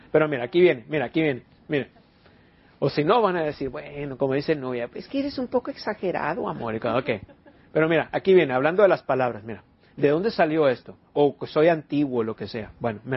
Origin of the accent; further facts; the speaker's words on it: Sonora, Mexico; No más si soy de Sonora, quiero carne, bien, ajá.